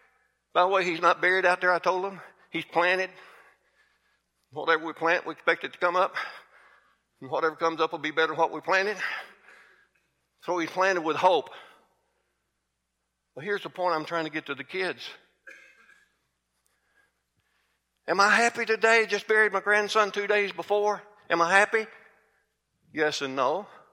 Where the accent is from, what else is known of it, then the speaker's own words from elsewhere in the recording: Kentucky, United States; I'm not from either one of them. I'm from Kentucky.